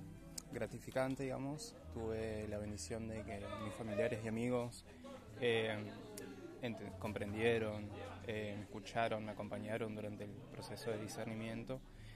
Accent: San Ignacio, Misiones, Argentina; now in Posadas, Argentina; Yo soy oriundo de San Ignacio, sin embargo vivo acá en Posadas hace unos años, y soy de la parroquia Inmaculada Concepción de María, del barrio de Villa Urquiza.

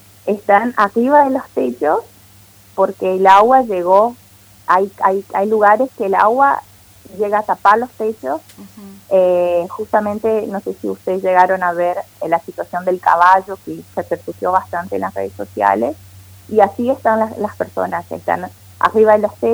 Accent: Novo Hamburgo, Rio Grande do Sul, Brazil; Spanish is a second language; Yo soy oriunda de Novo Hamburgo, una de las ciudades planificadas.

